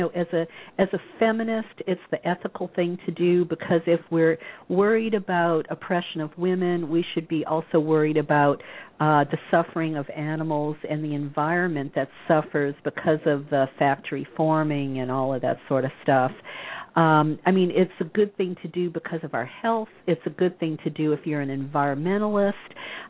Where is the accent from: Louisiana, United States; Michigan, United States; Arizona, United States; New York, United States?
Louisiana, United States; here in California, you know, this is a popular thing, but believe me, I come from Louisiana.